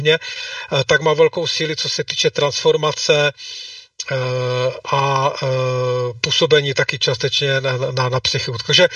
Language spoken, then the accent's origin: Czech; Ostrava, Moravian-Silesian Region, Czechia; vy co jste z Prahy, to by, já jsem Ostravák